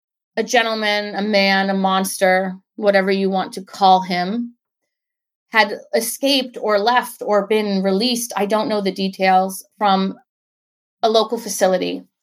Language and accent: English; Wiesbaden, Hesse, Germany; Wiesbaden. That's where I was born. It's where I spent the first several years of my life. It is my hometown.